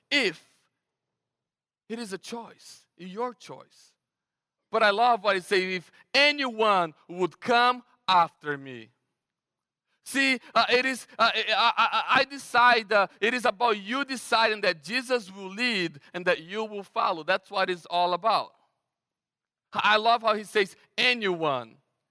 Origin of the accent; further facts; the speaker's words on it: Brazil; English is a second language; I was like, yeah, I'm from Brazil.